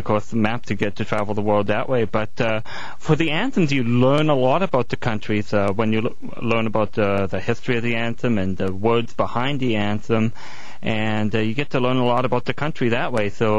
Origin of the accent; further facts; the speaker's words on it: Canada; being a Canadian, I tend to run across information on that more than any other.